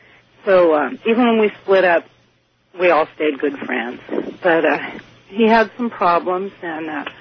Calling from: California, United States; I'm calling from Northern California.

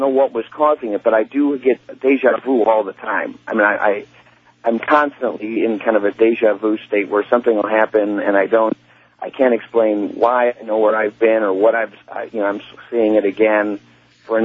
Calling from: Chicago, Illinois, United States; I'm calling from Chicago, listening to WLSAM in Chicago.

